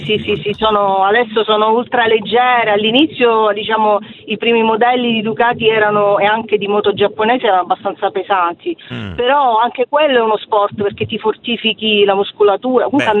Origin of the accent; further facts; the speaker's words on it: Palermo, Sicily, Italy; now in Rome, Italy; io sono palermitana, sono da 14 anni a Roma